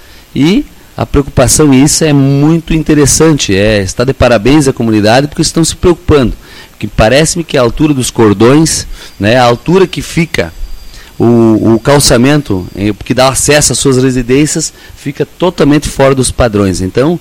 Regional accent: Brazil; eu sou nascido e criado aqui na Unicão do Espraiado

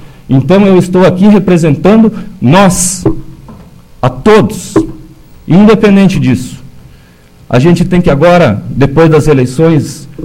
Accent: Rincão Despraiado, Brazil; a gente se criou junto ali no Rincão Despraiado.

